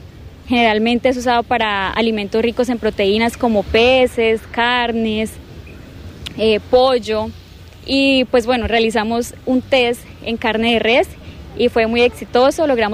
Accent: El Retorno, Guaviare, Colombia; born there; Soy nacida en el Guaviare, en el Retorno específicamente, y soy egresada de la institución educativa Alfonso López Pumarejo. En el año 2012.

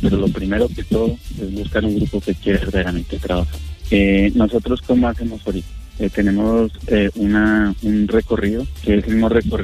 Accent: Bogotá, Colombia; now in La Macarena, Colombia; yo no soy de acá de Macarena, yo soy de Bogotá. Yo llegué aquí en la zona de extensión

